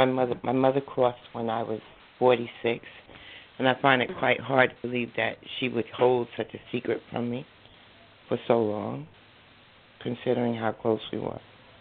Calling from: New Jersey, United States; I'm calling from New Jersey.

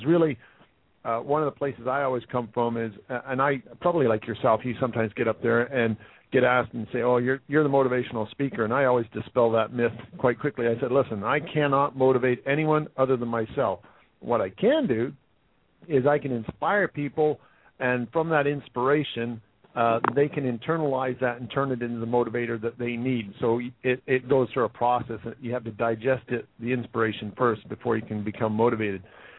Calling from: Scotland, United Kingdom; I'm calling from my office in the Highlands of Scotland.

